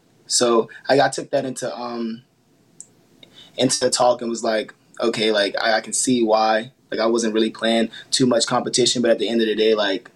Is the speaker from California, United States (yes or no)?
no; Danville, Virginia, United States; Yeah, I grew up in Danville, Virginia. I went to Dan River High School.